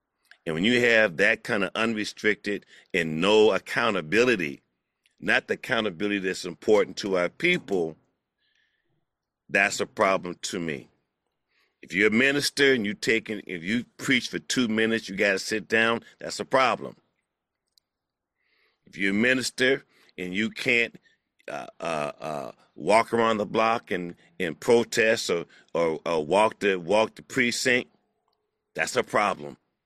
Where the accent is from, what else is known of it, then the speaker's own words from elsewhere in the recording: Wagner, Oklahoma, United States; As you know, Professor, I'm from Oklahoma. I was born in a little town called Wagner, outside of Tulsa, between Tulsa and Muskogee.